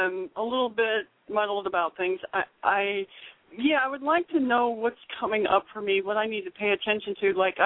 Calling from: Colorado, United States; Colorado.

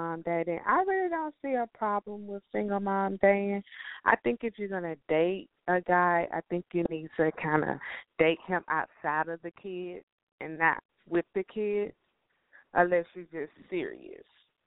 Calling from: Atlanta, Georgia, United States; I'm from Atlanta, Georgia.

